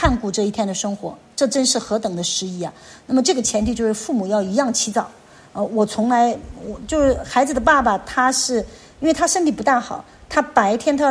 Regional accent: Chengdu, Sichuan, China; 因为我们四川人从小我们四川人太阳就起来的晚嘛，我们成都人尤其都我们都懒散的嘛，

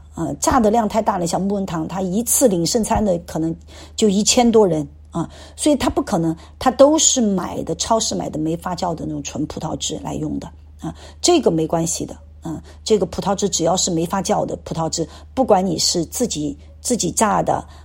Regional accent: China; 再说国外的人比较理性啊，不像我们中国人迷信啊

